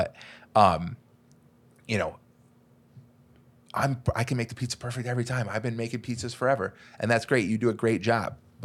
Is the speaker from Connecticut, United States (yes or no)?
yes; Milford, Connecticut, United States; In my hometown, it's from Milford.